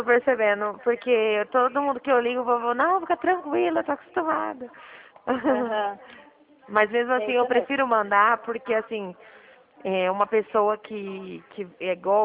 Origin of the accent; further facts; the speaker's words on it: São Paulo, Brazil; Eu sou aqui do estado de São Paulo, tá?